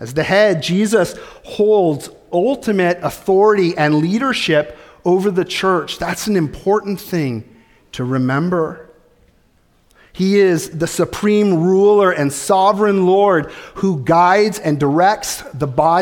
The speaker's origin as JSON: {"language": "English", "country": "United States", "said": "All of a sudden, I really feel like I'm an American. I belong to America. I'm an American citizen."}